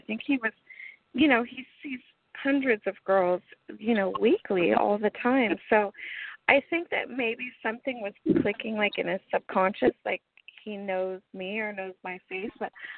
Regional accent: Alaska, United States; I grew up in Alaska, like pretty much he was with Holly at the time I became a playmate. So we were both from the islands in Alaska, the Aleutian Islands and the Panhandle.

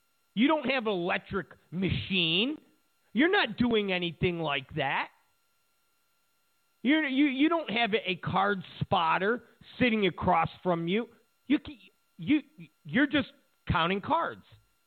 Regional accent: Florida, United States; Think about the money Florida, my home state, could be losing.

